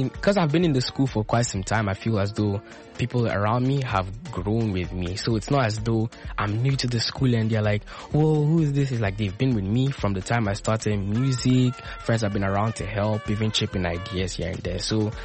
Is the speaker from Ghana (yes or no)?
yes; Accra, Greater Accra, Ghana; I come from Accra, Ghana. I'm 16 years old.